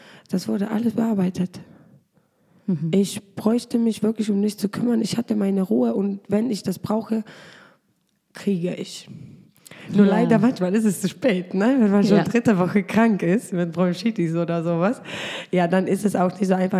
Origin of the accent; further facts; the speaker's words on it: Poland; Ich bin auch Polin, ich bin auch Deutsche. Ich habe 2 Staatsangehörigkeiten. Mhm. Und das Herz schlägt in Polen. Also da bin ich aufgewachsen, da bin ich groß geworden.